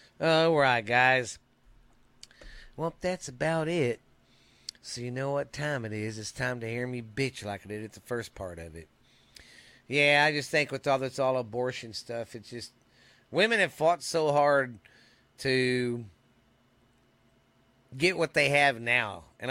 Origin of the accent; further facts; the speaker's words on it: Mineral Wells, Texas, United States; That's a lake northwest of here, from my hometown here in Mineral Wells.